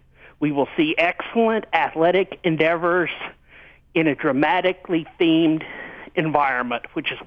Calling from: Arkansas, United States; from Arkansas.

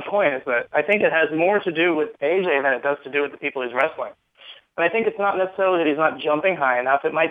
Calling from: Los Angeles, California, United States; in Los Angeles.

